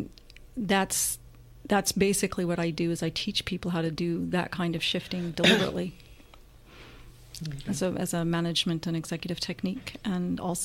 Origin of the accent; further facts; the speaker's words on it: Boston, Massachusetts, United States; also born or lived in Holland / Denmark; now in Vancouver, Canada; Yeah, I'm originally from Boston.